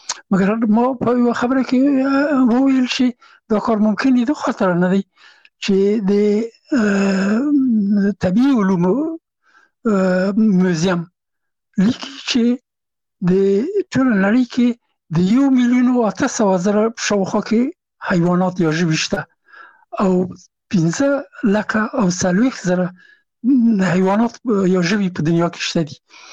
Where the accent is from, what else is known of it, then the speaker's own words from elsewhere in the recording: Afghanistan; هغه هغه زه نه پېژندلم چې زه هم افغان یم، ماته یې نه پېژنده چې افغان یم.